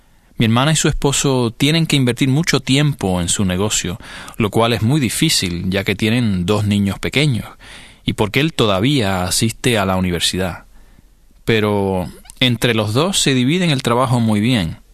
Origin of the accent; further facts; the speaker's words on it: Arecibo, Puerto Rico; soy de Arecibo, Puerto Rico.